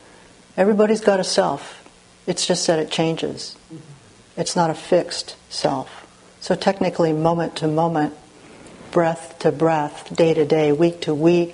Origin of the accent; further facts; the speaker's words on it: United States; For example, part of … is, I'm Japanese American. I always have been, and I'm pretty sure I always will be.